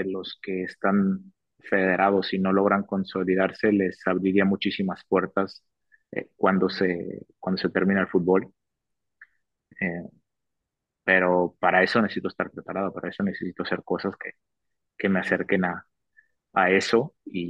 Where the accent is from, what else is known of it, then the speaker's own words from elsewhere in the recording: La Partida, Coahuila, Mexico; Yo vivía en La Partida, pues, pertenece al municipio de Torreón, es un pueblito, y estaba como a 12 kilómetros de Torreón